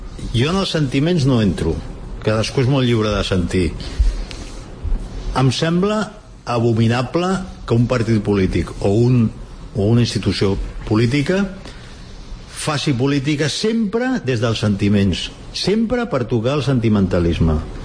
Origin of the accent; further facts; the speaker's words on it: Catalonia, Spain; Vostè em diu que jo no sóc català? Jo sóc el doble de català que ahir, abans de que vostè ho digués. I si m'ho torna a dir, seré 4 vegades més català